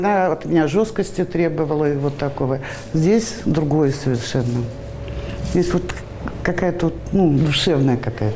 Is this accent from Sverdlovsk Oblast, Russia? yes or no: no; Saint Petersburg, Russia; Я питерская.